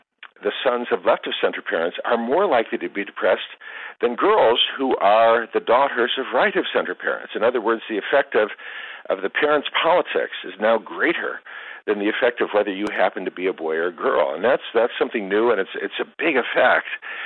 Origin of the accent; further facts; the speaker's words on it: Ohio, United States; I attended public schools in Ohio, K-12, And, you know, I grew up outside Cleveland. We got a lot of snow, lake effect snow.